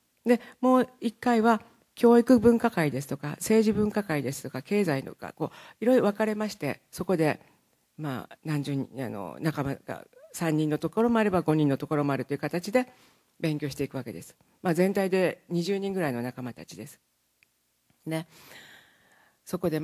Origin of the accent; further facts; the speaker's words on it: Okayama, Japan; 岡山で生まれまして岡山で育ちました。岡山好きなんですね。